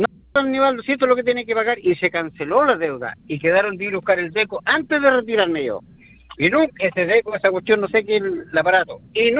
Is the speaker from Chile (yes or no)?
yes; Cunco, Araucanía, Chile; Yo no soy de Temuco, soy de Cunco, de cerca de Cunco.